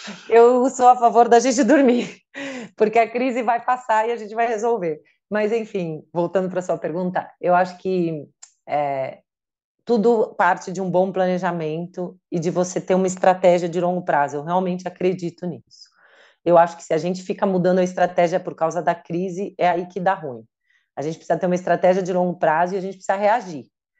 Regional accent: Brazil; now in Netherlands; Quando eu cheguei na Holanda, eu falei, não, eles me contrataram porque eu sou brasileiro

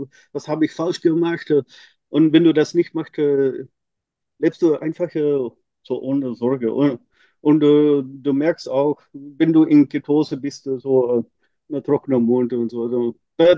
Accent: Belgium; Ich bin Belgier. Im Wochenende bin ich in Belgien, aber in der Woche bin ich in Deutschland.

